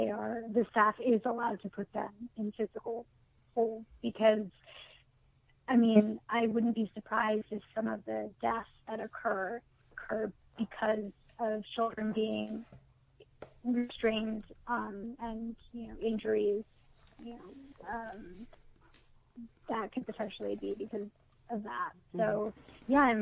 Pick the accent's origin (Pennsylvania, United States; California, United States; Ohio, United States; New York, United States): New York, United States; New York City; I mean, I know in my family, because I grew up in New York City, I think they wanted me to go someplace rural